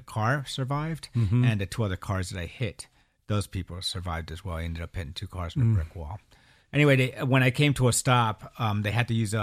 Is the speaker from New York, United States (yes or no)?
no; Dover, New Jersey, United States; Well, I was born in a small town called Dover, New Jersey. I come from Jersey.